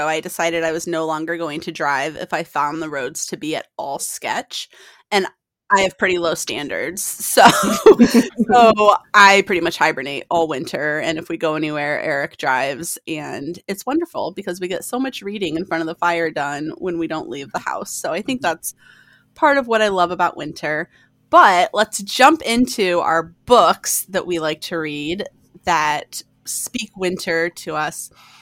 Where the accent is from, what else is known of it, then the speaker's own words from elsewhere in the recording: Chicago, Illinois, United States; also born or lived in Bloomington-Normal, Illinois / Ames, Iowa / Iowa City, Iowa; Like I was born in Bloomington Normal in Illinois and then moved north to Chicago. And then I've lived on that line since I was five.